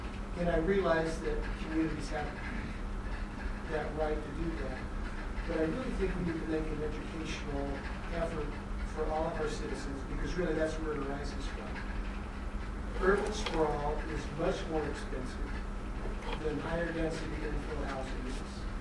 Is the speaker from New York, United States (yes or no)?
no; Utah, United States; when we grew up here in Utah for those of us that grew up.